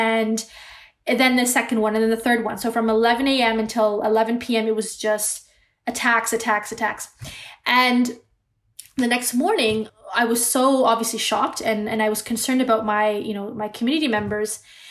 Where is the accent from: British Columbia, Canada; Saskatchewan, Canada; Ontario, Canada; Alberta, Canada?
British Columbia, Canada; It was a very small town, predominantly white.